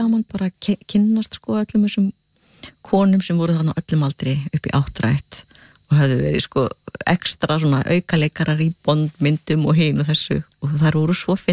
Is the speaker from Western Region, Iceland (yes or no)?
no; Húsavík, Northeastern Region, Iceland; now in London, United Kingdom; að ég að búi í London sem er náttúrulega eitthvað sem að fólki dettur ekki fyrst í hug af því að ég ólst upp sko í Húsavík undir fjallinu.